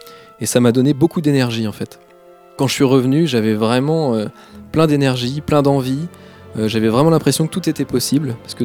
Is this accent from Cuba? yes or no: no; France; Finalement, quand on est français, c'est assez facile d'obtenir des visas pour n'importe quel pays.